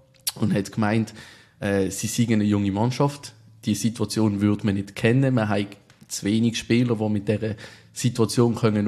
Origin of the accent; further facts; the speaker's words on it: Basel, Basel-Stadt, Switzerland; bezogen auf den FCB kann es einem als Basler, glaube ich, nicht gut gehen im Moment.